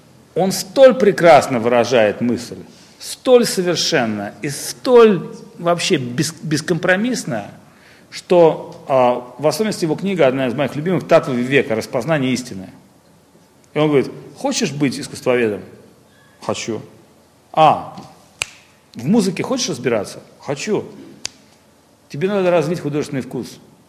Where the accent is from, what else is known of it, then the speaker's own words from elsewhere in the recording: Russia; Он говорит, а откуда вы? Я говорю, из России.